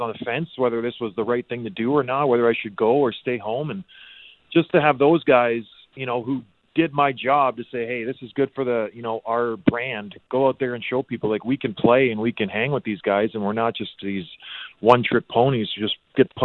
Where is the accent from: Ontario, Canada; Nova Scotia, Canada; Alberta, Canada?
Alberta, Canada; Edmonton; I was born in Edmonton, Alberta, grew up in a trailer park.